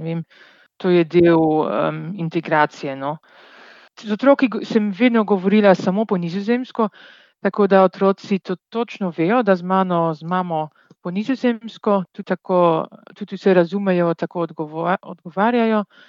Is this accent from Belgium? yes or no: yes; Belgium; now in Slovenia; ja sem več Belgika, več Slovenka